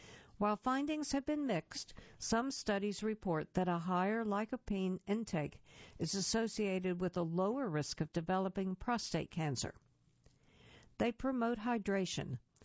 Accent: Naperville, Illinois, United States; I'm a Naperville guy, running around fighting over the last piece of cake

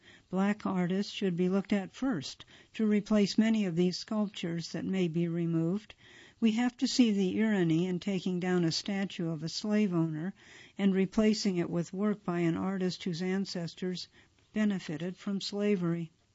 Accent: New York City, New York, United States; Growing up in New York City, food represented the old ways, our life in India, and the people we left behind.

